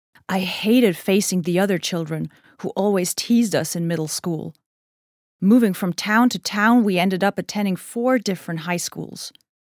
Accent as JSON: {"language": "English", "region": "South Carolina", "country": "United States", "tie": "born or raised there", "said": "My hometown rallied around me and raised the money to get me to Boston so that I could see the university. One of the teachers traveled with me, because I had never taken a plane or a subway and had never really been outside South Carolina."}